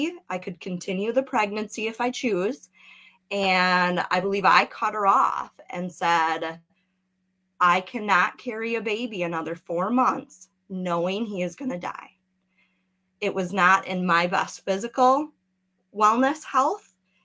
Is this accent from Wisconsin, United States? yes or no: yes; Wisconsin, United States; I've been born and raised in Wisconsin, same as my husband.